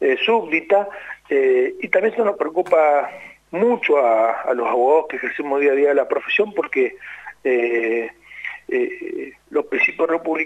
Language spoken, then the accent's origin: Spanish; Mendoza, Argentina; Lo peor que nos puede pasar como mendocinos, una provincia que se ha caracterizado por el respeto a las instituciones, la división de poderes, es hacer de este maltrato una habitualidad.